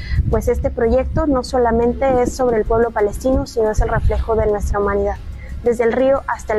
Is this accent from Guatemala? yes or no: no; Mexico; soy mexicana